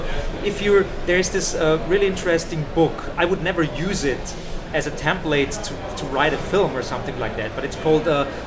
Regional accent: Lower Austria, Austria; English is a second language; I'm an Austrian, but I'm a lower Austrian. I'm not from Styria.

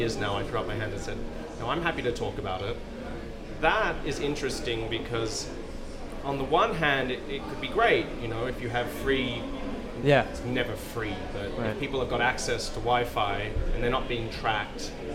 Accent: Australia; I know in this country, I'm from Australia

